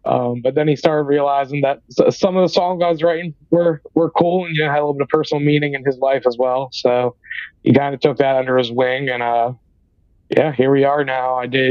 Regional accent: Martinsburg, West Virginia, United States; I'm from Martinsburg, West Virginia

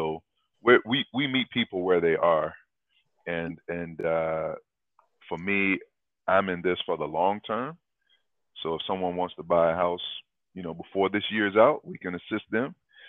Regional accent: Lynchburg, Virginia, United States; now in Waldorf, United States; I was born and raised in Lynchburg, Virginia, which is a little bit south from here.

